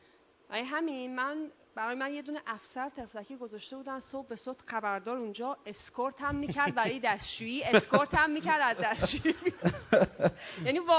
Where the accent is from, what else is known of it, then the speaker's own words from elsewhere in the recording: Urmia, West Azerbaijan, Iran; من ارومیه هستم، اهل ارومیه هستم.